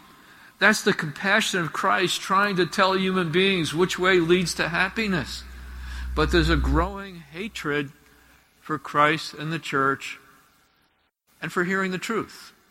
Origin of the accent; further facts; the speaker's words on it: Teaneck, New Jersey, United States; I remember growing up in Teaneck, New Jersey. Lots of Jewish people, lots of Protestant people, and some of us Catholic people.